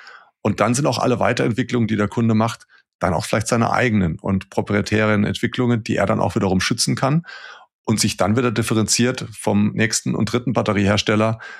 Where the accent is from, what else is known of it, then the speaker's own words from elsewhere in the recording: Germany; Ja, ich fühle mich natürlich, wenn du mich nachts wächst, erstmal bin ich Deutscher. Aber wenn es um Maschinenanlagenbau geht und im globalen Setup, können wir auch nur als Europäer bestehen.